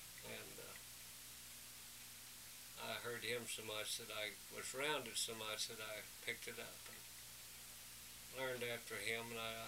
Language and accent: English; Missouri, United States; I grew up in Sullivan County. That's the north central part of Missouri.